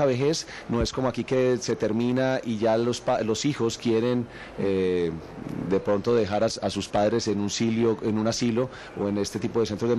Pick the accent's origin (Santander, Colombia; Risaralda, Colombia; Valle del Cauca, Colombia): Risaralda, Colombia; Pereira; un asilo de personas mayores en mi ciudad, que yo soy pereirano